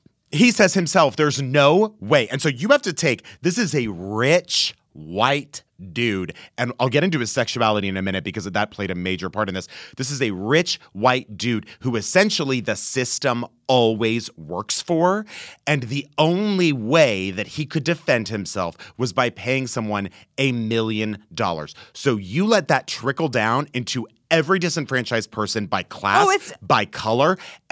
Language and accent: English; Texas, United States; I grew up in Texas.